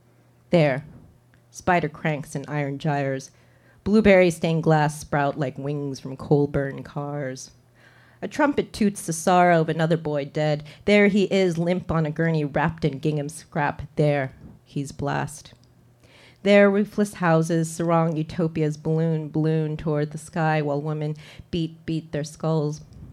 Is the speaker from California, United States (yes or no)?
yes; California, United States; And unfortunately, I'm not from Chicago. I'm from California, and I'm going to read a couple poems from my home state, or it's just generally about the West.